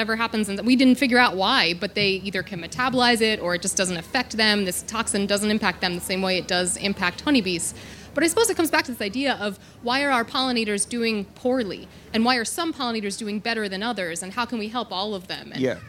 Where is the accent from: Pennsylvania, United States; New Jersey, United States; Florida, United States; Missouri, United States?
Pennsylvania, United States; Philadelphia; moved away as an adult; now in Ireland; My background is I came from, you can probably tell, not Ireland originally. So I'm from Philadelphia